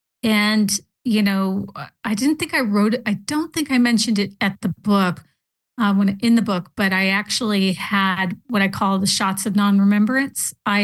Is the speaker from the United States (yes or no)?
yes; Parker, United States; That's what happened to me here in Parker, my hometown.